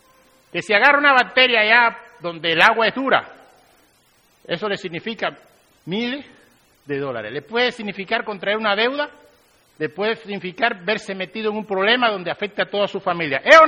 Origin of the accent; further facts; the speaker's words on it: Cuba; born there; hace 3 años yo visité mi país natal, Cuba